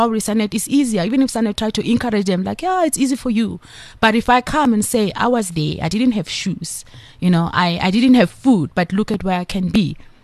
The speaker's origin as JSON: {"language": "English", "town": "Diepsloot", "region": "Gauteng", "country": "South Africa", "tie": "born or raised there", "said": "I mean, I'm one of those kids. So I am a child from Diepsloot."}